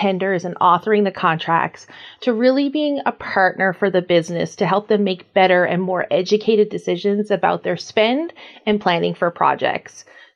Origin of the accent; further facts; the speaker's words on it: Newfoundland and Labrador, Canada; moved away as an adult; I hail from Newfoundland, so right on the east coast of Canada, and myself and my now husband moved here to Alberta in 2004.